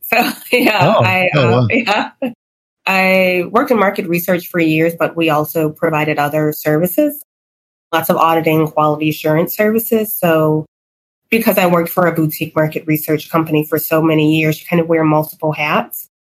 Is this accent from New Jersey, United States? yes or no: no; Chicago, Illinois, United States; I was born and raised in Chicago, attended college in Columbia, Missouri, Mizzou, go Tigers.